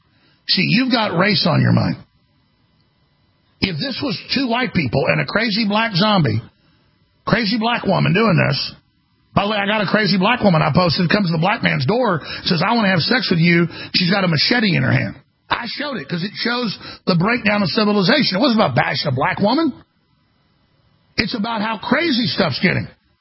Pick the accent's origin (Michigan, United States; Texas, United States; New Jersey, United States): Texas, United States; Dallas; I say Dallas, I'm from Dallas.